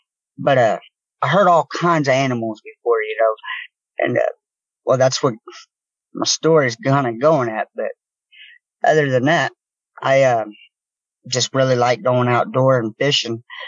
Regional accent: Oklahoma, United States; I'm from Oklahoma. I'm kind of a southern boy.

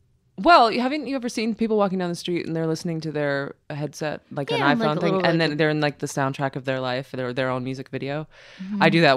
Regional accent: New York City, New York, United States; that was growing up in New York City.

